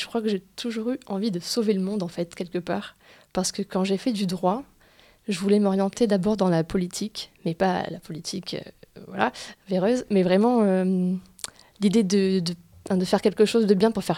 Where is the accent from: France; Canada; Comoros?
France; Aubagne, Provence-Alpes-Côte d'Azur; born there; moi je suis née à Aubagne il y a 36 ans maintenant